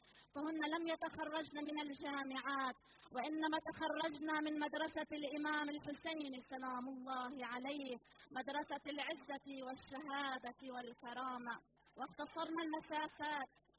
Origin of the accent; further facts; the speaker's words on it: Lebanon; ونشكر الله أنا والوفد المرافق من لبنان